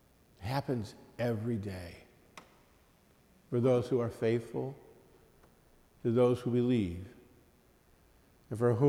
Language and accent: English; Lakewood, Ohio, United States; I grew up in Lakewood. I went to St. Luke's Elementary School and St. Ed's.